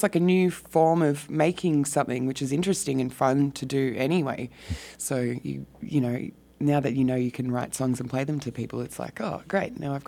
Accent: Melbourne, Victoria, Australia; I'm from Melbourne, Victoria.

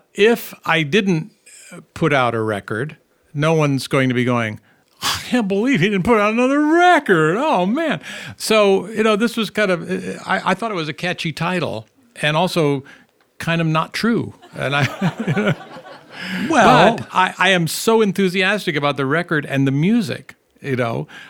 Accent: California, United States; also born or lived in Texas; We grew up in Orange County, California.

